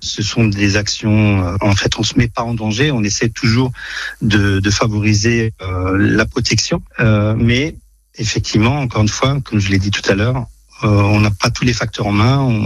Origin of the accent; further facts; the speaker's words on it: Grand Est, France; Et chez nous en Alsace, hein, bien sûr.